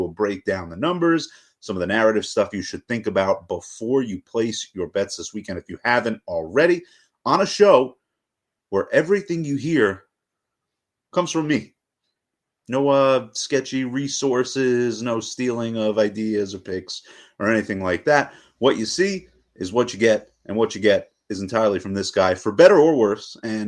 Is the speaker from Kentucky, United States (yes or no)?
no; New York, United States; It makes me, as a New Yorker, very upset.